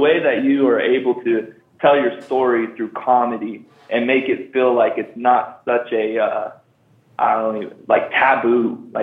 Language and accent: English; Kansas, United States; And I'm a barber from Central Kansas.